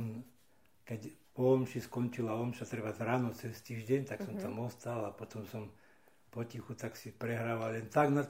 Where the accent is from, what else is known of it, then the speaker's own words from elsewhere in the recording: Raková, Žilina Region, Slovakia; To je za Čadcovou smerom na Turzovku je dedina Raková a z Rakovej, odtiaľ pochádzam z Rakovej.